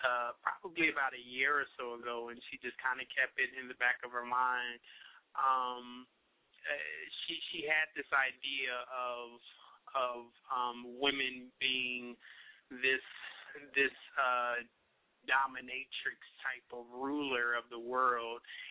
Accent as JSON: {"language": "English", "town": "Indianapolis", "region": "Indiana", "country": "United States", "said": "but I'm from Indianapolis, Indiana, so I'm a hip-hop boy."}